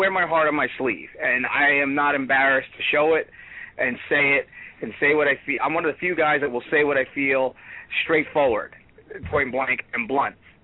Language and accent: English; New York City, New York, United States; I'm from Brooklyn, New York, and I'm going back to my roots. And I grew up in a tough neighborhood, and I was trained by some tough customers.